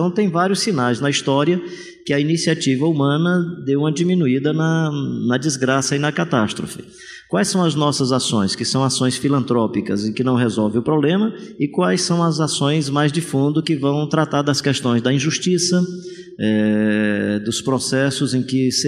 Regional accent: Fortaleza, Ceará, Brazil; A minha cidade tem uma catástrofe terrível, sou de Fortaleza

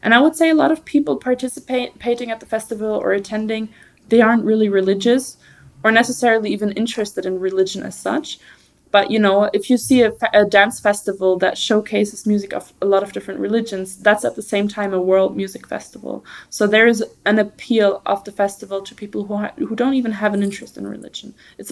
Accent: Berlin, Germany; also born or lived in London; when I moved back to my hometown of Berlin, which is where I'm from

